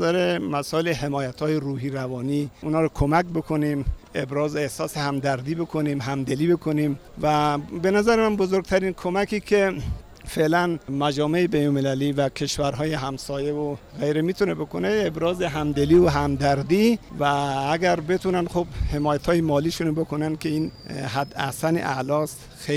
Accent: Afghanistan; ساکن هرات افغانستان. دیروز هم از افغانستان اومدم اینجا.

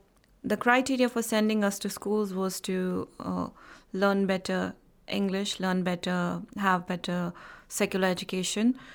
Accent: Jammu and Kashmir, India; now in Iran; I am actually from Indian administrated Kashmir. And I have been living in Iran for some 9 years now.

